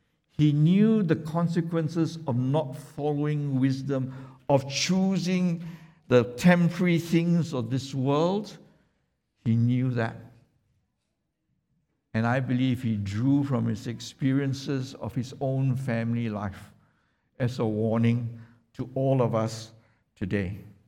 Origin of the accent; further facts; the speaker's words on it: Kuala Lumpur, Malaysia; when I was growing up in Kuala Lumpur